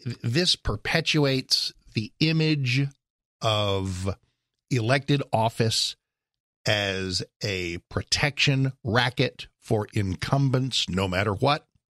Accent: United States; The notion of Trump teeing it up is obviously exciting as an American, as a conservative, as a talk show host.

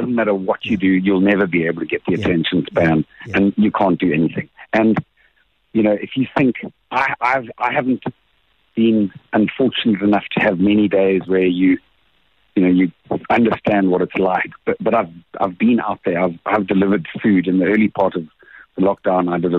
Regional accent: Nelspruit, Mpumalanga, South Africa; I grew up in Nelspruit. I went to school in Joburg.

